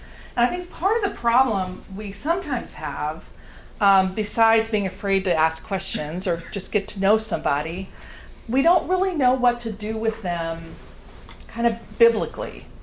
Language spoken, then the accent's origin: English; St. Louis, Missouri, United States; I grew up in St. Louis, Missouri. And most people were of some Christian denomination or Catholic